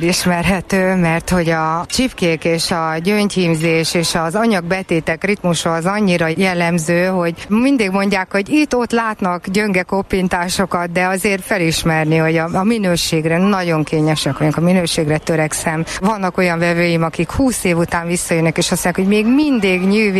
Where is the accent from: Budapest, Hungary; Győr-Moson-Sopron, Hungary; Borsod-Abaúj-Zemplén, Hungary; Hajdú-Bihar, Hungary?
Budapest, Hungary; Én budapesti vagyok